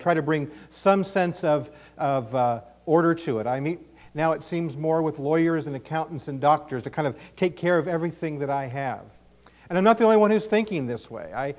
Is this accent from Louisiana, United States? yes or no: no; Bakersfield, California, United States; I was born and raised in Bakersfield. You all know where Bakersfield is, up in the Central Valley. Went to the East Bakersfield Church of Christ.